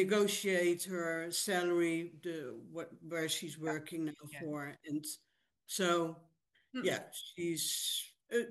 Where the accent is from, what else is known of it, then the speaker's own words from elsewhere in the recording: Rotterdam, South Holland, Netherlands; that was in Rotterdam, and I'm originally from Rotterdam. So, and my mom still lives in Rotterdam.